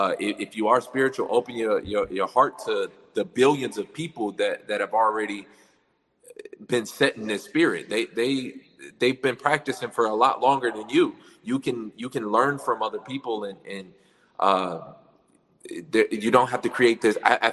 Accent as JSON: {"language": "English", "town": "Detroit", "region": "Michigan", "country": "United States", "tie": "born or raised there", "said": "growing up in Detroit and being around nothing but black people"}